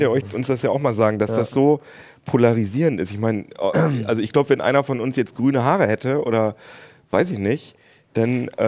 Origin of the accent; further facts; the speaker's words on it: Lower Saxony, Germany; Wir sind aus Friesen, Fischer sozusagen, da hat man das.